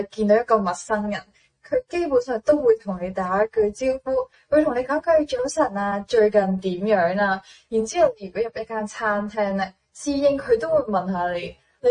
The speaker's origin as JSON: {"language": "Cantonese", "country": "Hong Kong", "said": "我们作为香港人"}